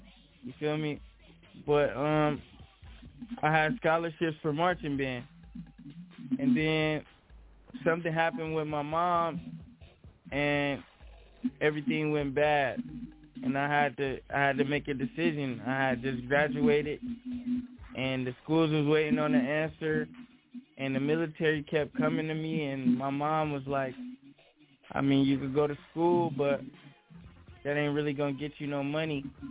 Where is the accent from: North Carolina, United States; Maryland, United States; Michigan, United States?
North Carolina, United States; High Point; moved away as an adult; Well, I'm from High Point, North Carolina. I moved to Cali when I joined the military.